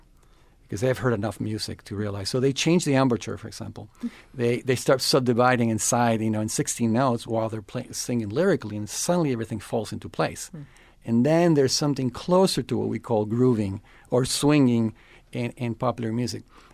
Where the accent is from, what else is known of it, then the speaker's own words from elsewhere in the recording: Venezuela; now in United States; Growing up in Venezuela, when I was growing up, there was not a lot of emphasis on the very rich folk music like there is right now